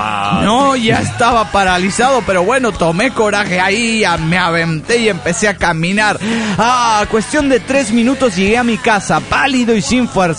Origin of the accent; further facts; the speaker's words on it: Punata, Cochabamba, Bolivia; en mi pueblo, Punata.